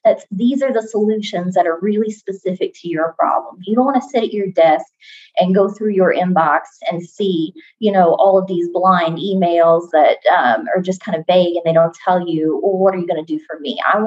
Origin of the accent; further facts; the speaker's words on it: Kentucky, United States; So I can say that I am a Kentucky native. That's going to be important in just a second. So I was born and raised in Rockcastle County, Kentucky, sort of southeastern Kentucky.